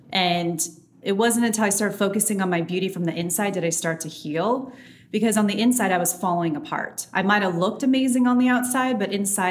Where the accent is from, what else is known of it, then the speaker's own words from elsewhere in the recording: Los Angeles, California, United States; Well, I grew up in the Valley, in the outskirts of downtown LA. And so I did always feel like the odd man out.